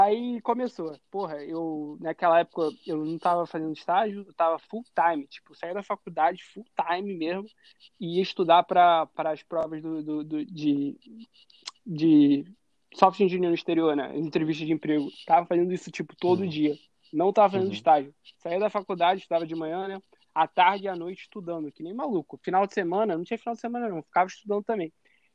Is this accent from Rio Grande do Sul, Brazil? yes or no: no; Rio de Janeiro, Brazil; Sou do Rio. Saí do Rio, peguei um busão só pra ver tua palestra.